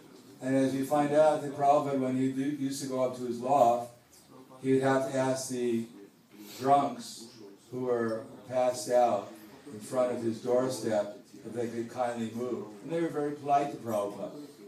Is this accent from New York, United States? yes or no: yes; New York, United States; I grew up, not in that area, but I grew up in New York.